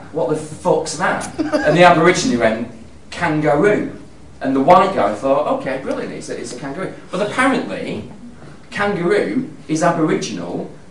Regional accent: Manchester, North West England, United Kingdom; I'm from Manchester

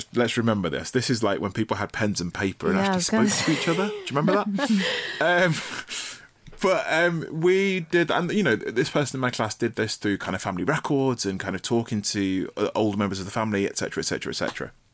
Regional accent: United Kingdom; You know, I'm still having to fight for the idea of being Black British, as opposed to having some additional either Caribbean or African appended to it.

